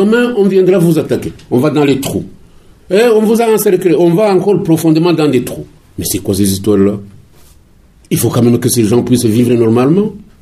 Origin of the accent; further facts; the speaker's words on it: Rwanda; Moi, je suis Rwandais et je pense Rwandais, franchement.